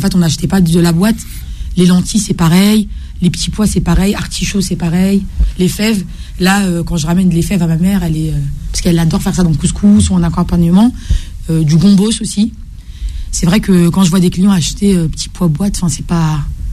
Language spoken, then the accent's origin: French; El Jadida, Casablanca-Settat, Morocco; Marocaine. Alors moi d'El Jadida